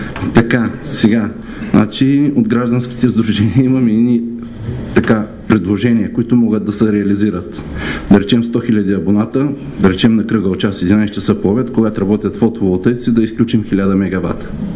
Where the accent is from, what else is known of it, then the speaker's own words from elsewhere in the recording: Veliko Tarnovo, Veliko Tarnovo Province, Bulgaria; от Велико Търно съм.